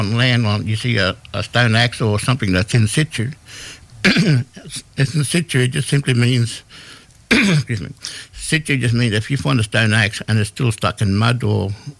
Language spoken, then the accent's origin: English; Yarrabah, Queensland, Australia; I'm Kungandjian from Yarrabah. I'm coming on your country.